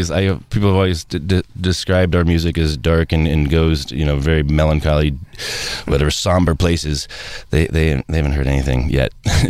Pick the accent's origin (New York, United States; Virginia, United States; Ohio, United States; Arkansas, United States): Ohio, United States; Cincinnati; I come from Cincinnati, half of my family at least